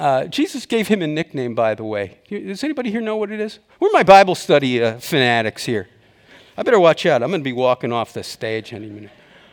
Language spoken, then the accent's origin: English; Queens, New York, United States; I'm from Queens, New York. That means destroy.